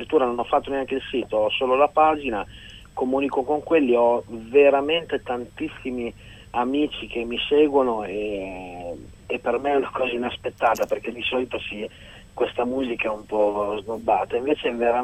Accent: Cervia, Emilia-Romagna, Italy; born there; accent: Romagnol; Comunque l'accento romagnolo arriva da Cervia, Milano Marittima, è una città a cui sono legato, dove sono nato

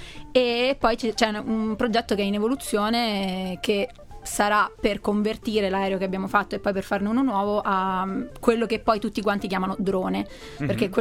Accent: Pinerolo, Piedmont, Italy; Sì, sono di Pinerolo, vicino a Torino.

